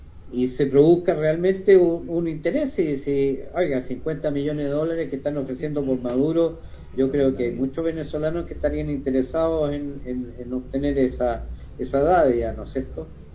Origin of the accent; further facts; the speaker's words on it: Chile; ya los chilenos no íbamos a ser los chilenos que nos conocemos hace 200 años de independencia